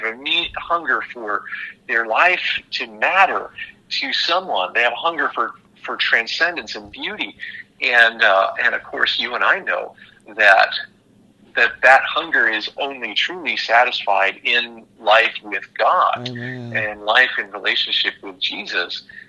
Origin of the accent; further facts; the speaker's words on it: New England, United States; now in New York, United States; I grew up in New England, actually, and moved to New York in 1993 to do some schooling, and then moved back to New England for a couple of years, then came and have lived here since 1997.